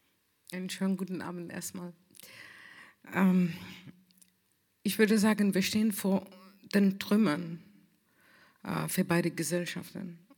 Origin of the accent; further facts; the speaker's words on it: Palestine; um den 7. Oktober zu überhaupt für uns als Palästinenser kritisch zu betrachten